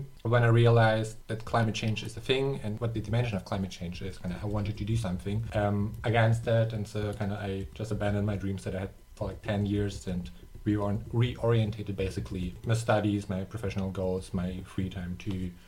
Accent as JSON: {"language": "English", "region": "southern Germany", "country": "Germany", "tie": "born or raised there", "also_born_or_lived": "Moldova", "said": "I'm actually born in Moldova. I grew up in a farmyard, actually, in southern Germany, surrounded by, like, farm fields and a lot of monoculture forest."}